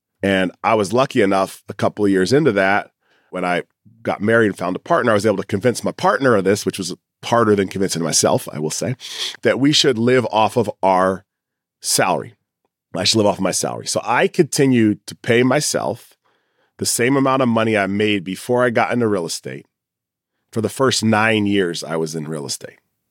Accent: New England, United States; And partly it was probably because I grew up in New England and I was a poor kid.

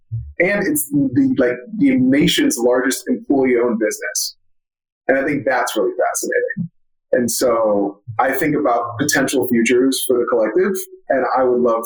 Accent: Florida, United States; I'm from Florida.

